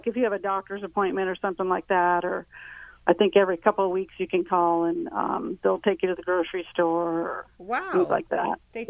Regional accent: Vermont, United States; I'm originally from Vermont, actually.

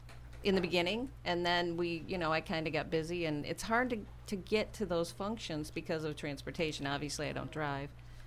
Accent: Cicero, New York, United States; I am from upstate New York, yeah. just north of Syracuse, yeah. Cicero, New York.

